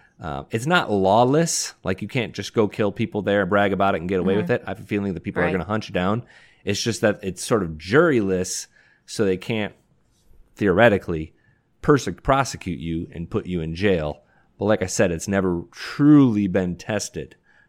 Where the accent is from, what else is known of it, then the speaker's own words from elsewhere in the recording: Detroit, Michigan, United States; I grew up in Detroit. It's a little bit of a blind spot for me.